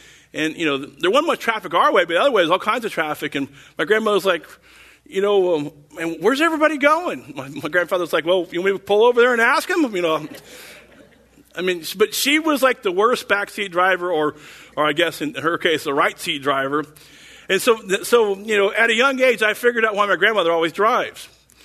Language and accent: English; Tulsa, Oklahoma, United States; because I'm just from Tulsa and didn't know Dallas as well.